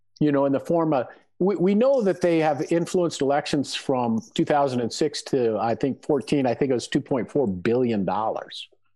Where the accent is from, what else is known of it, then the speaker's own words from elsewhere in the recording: United States; But as American people, we don't think that happens in our country.